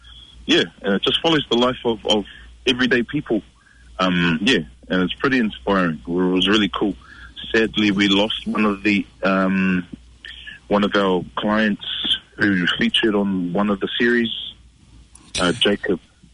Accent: New Zealand; growing up in New Zealand

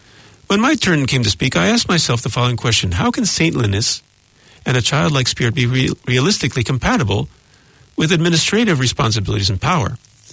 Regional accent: United States; Number two, I'm from America originally.

